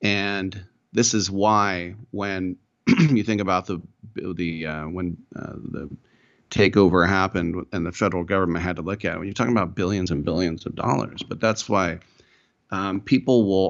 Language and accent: English; United States; Now, there's games that we've never heard of here in the U.S. as well, me being American.